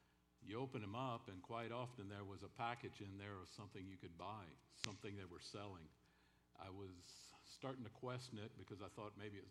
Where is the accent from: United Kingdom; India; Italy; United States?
United States; Fredericksburg, Texas; I and my wife have both were born and raised in Fredericksburg. We have lived most of our lives in Fredericksburg area.